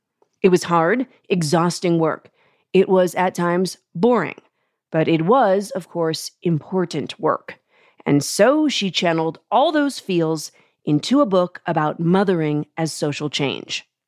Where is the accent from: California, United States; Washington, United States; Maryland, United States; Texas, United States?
Washington, United States; Seattle; Shout out to my hometown, Seattle.